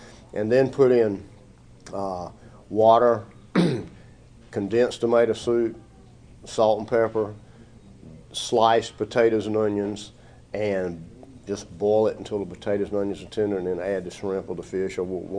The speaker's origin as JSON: {"language": "English", "region": "North Carolina", "country": "United States", "tie": "born or raised there", "said": "I'm from Lenoir County"}